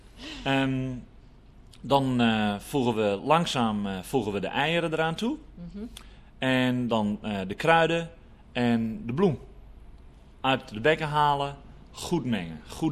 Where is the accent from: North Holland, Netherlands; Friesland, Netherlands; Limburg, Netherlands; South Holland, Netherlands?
Friesland, Netherlands; Ik kom uit Friesland, dus ja.